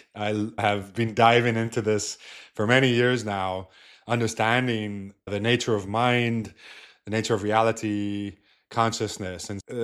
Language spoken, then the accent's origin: English; Ireland; moved away as an adult; now in San Francisco, United States; I grew up in Ireland, I traveled quite a bit as a family growing up. When I was about 25, I moved to the US, to San Francisco, to move to Silicon Valley, basically.